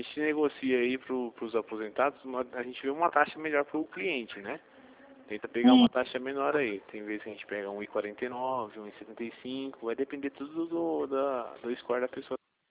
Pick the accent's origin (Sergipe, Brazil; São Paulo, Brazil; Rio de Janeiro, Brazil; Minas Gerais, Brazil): São Paulo, Brazil; Campinas; eu sou aqui de Campinas